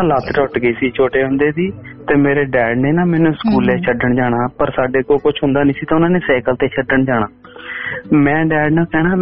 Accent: Phillaur, Punjab, India; ਸਾਡਾ ਪਿੰਡ ਫਲੋਰ ਆ ਜੀ

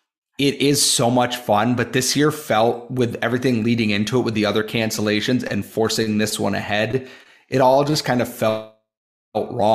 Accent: United States; Oh, I'm not Canadian. I'm American. I live in New York.

